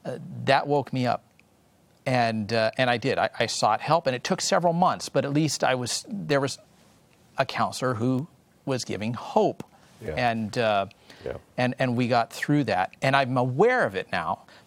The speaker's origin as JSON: {"language": "English", "region": "California", "country": "United States", "tie": "born or raised there", "said": "So I grew up in California, and when I was sent to seminary in Michigan, and that first winter came along, seasonal affective disorder set"}